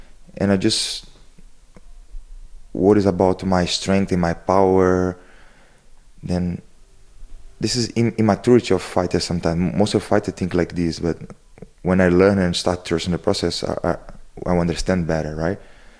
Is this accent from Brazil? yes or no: yes; Tinguá, Rio de Janeiro, Brazil; English is a second language; I'm come from Rio de Janeiro, and it's a very deep and high city called Tinguá. I grew up until my 17s before I moved to the coast, right? That is a forest reserve, and there's just no good internet, you know, like very far place.